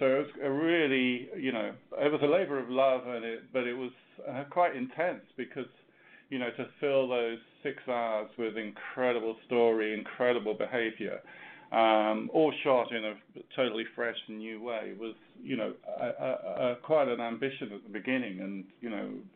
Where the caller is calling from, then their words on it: Los Angeles, California, United States; I'm calling us from the Los Angeles, the Discovery offices.